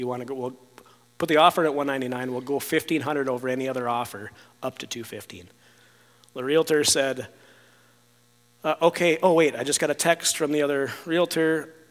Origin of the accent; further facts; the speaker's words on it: North Dakota, United States; also born or lived in Wisconsin; growing up in North Dakota, you don't think of moving to any place warm. Like our last winter in Wisconsin, I threw a cup of boiling water off the deck